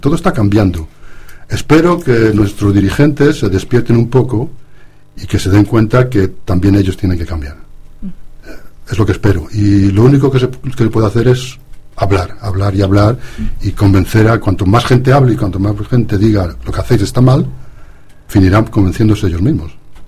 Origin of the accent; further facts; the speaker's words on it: Spain; now in Belgium; Porque soy español, tengo todavía la nacionalidad española. Encima vivo al límite de Bruselas, en Flandres